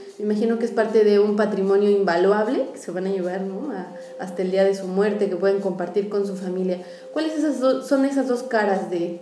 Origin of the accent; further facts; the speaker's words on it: Mexico; para quienes estamos oscilando, viajando, y quienes somos mexicanos, escuchar esto que nos dicen.